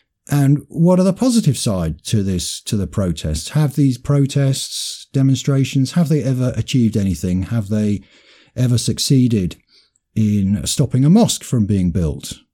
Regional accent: United Kingdom; Why is it always these drunken louts that are talking about the matters that we are concerned about as Indigenous British people?

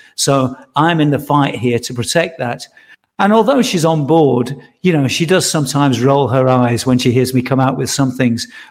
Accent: Nottingham, East Midlands, United Kingdom; being that I'm from Nottingham

